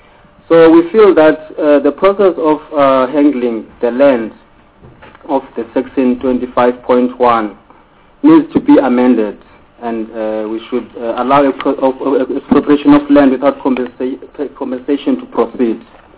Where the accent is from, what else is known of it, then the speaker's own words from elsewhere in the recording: Mtwagu, Eastern Cape, South Africa; I am from Mtwagu, which means the place of Abatwa. And close to my village, Mtwagu, we have another village called Kwekwini